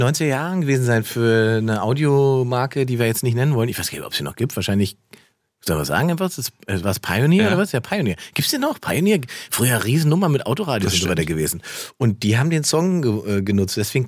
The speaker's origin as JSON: {"language": "German", "region": "Berlin", "country": "Germany", "said": "Als Berliner wird man immer misstrauisch, wenn man einen gut gelaunten Taxifahrer hat."}